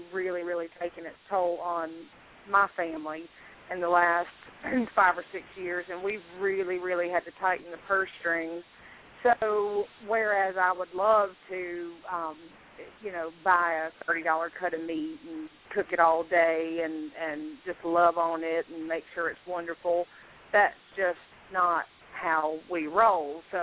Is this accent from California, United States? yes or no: no; South Carolina, United States; I got the Southern thing going on because I'm from South Carolina and I've always lived here.